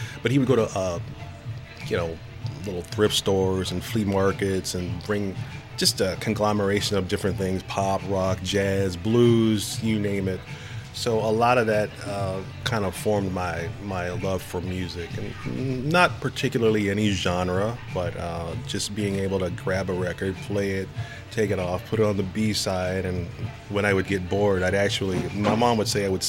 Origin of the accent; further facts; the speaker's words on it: Phoenix, Arizona, United States; Yeah, born and raised in Phoenix. Born and raised. Yeah. Seen all the changes. All the changes.